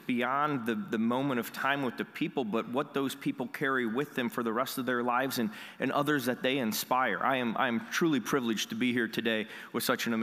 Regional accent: Cedar Rapids, Iowa, United States; You know, I grew up in Cedar Rapids, Iowa, a city about 120,000 folks in eastern Iowa.

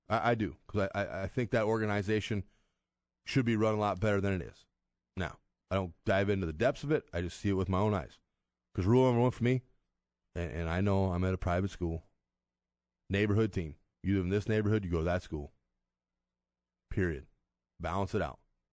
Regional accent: Nebraska, United States; He's from Iowa. I'm from Nebraska.

